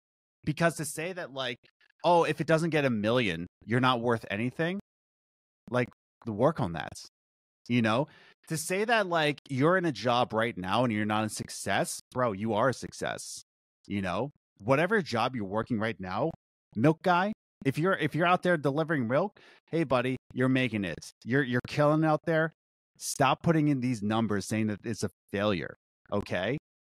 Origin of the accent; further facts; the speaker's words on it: Philadelphia, Pennsylvania, United States; You just have to realize that I'm from Philly.